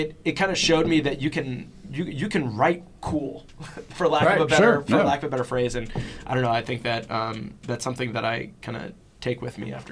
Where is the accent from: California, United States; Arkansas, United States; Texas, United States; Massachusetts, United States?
Massachusetts, United States; where I grew up in the Merrimack Valley of the North Shore of Massachusetts, very kind of like suburbia.